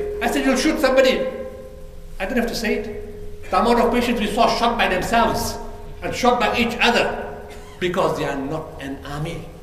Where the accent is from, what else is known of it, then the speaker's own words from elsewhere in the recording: South Africa; Who are you? Where are you from? South Africa. South Africa? You coming from that side all the way to here?